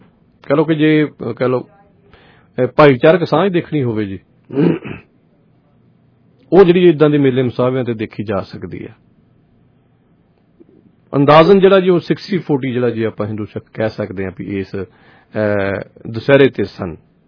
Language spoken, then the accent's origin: Punjabi; Punjab, India; ਇਹ ਸਾਡਾ ਪੰਜਾਬ ਦਾ ਸੱਭਿਆਚਾਰ ਸੀ